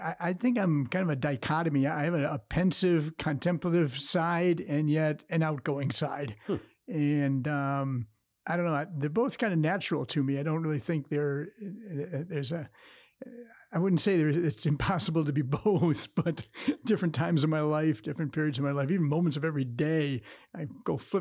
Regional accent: Detroit, Michigan, United States; I grew up in Detroit, Dave. I was born in the city of Detroit, grew up in the suburbs of Detroit.

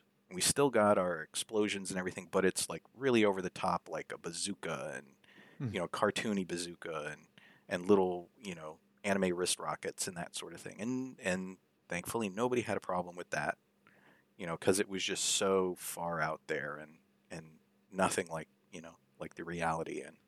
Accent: Corpus Christi, Texas, United States; We grew up mostly in Corpus Christi, Texas, on the coast, but Austin, Texas, is where we would come to visit our mom, you know, during the summer times

